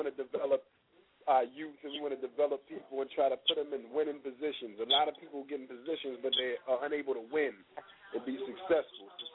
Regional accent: Philadelphia, Pennsylvania, United States; It's not that we're from Philly, so we have issues. It's just kind of different down. It's different in our hometown because we grew up hard.

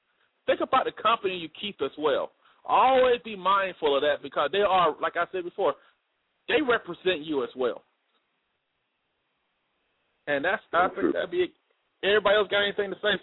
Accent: Montgomery, Alabama, United States; Like my hometown, Montgomery, Alabama, only a couple hundred thousand people in that town.

